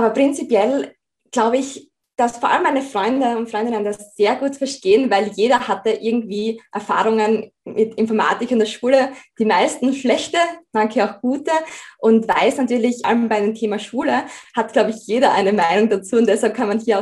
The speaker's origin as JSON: {"language": "German", "town": "Freiland", "region": "Styria", "country": "Austria", "said": "Ich komme ja aus der Südweststeiermark, aus einem sehr, sehr kleinen Ort mit dem Namen Freiland. Wir haben auch gerade mal um die 150 Einwohner, also wirklich vom Land."}